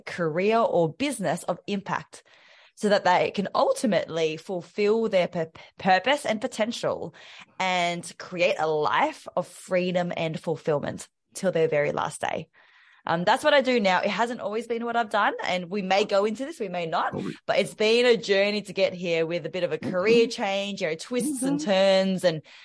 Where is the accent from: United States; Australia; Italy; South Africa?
Australia; Melbourne, Victoria; I am from Melbourne, Australia.